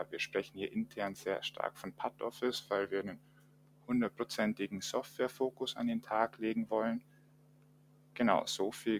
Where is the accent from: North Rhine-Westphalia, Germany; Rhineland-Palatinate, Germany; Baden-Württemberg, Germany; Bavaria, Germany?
Bavaria, Germany; Rosenheim; ich bin 28 Jahre alt. Ich komme ursprünglich aus Rosenheim